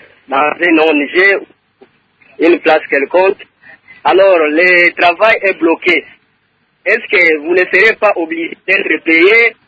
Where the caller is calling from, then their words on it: Kalima, Maniema, DR Congo; de Kalima.